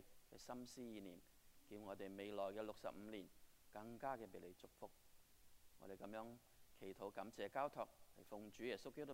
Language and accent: Cantonese; China; 我哋中國人有一個好好嘅習慣